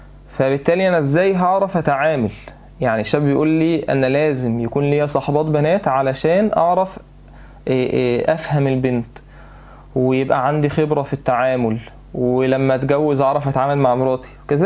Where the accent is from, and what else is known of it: Egypt